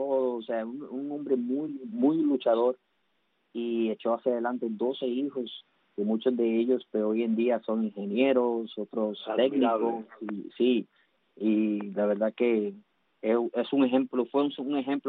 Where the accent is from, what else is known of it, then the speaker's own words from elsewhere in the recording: Moca, Puerto Rico; moved away as an adult; Me llevaron a Puerto Rico, sí. La familia se mudó a los 2 años. Me crié allá en Moca, Puerto Rico, hasta los 18. Y de los 18 fue donde salí a California.